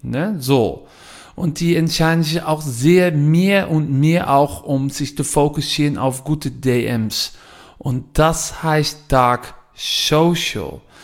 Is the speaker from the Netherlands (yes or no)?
yes; Netherlands; German is a second language; now in Düsseldorf, Germany; ich bin ein Holländer, aber ich wohne in Düsseldorf mit meiner Familie und bin auch sehr aktiv auf die deutsche Markt. Aber mein Roots sind natürlich in Holland